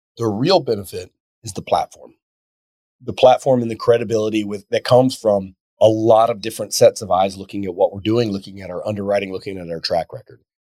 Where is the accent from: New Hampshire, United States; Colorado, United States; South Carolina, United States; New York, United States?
South Carolina, United States; our first property in South Carolina, my home state.